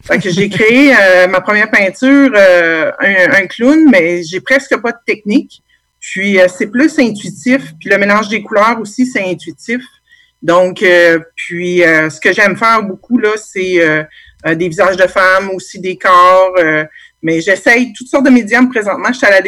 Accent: Drummondville, Quebec, Canada; Moi, je suis de Drummondville, centre du Québec.

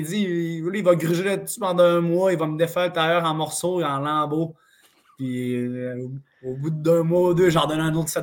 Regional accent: Rimouski, Quebec, Canada; Puis tu sais, je suis de Rimouski

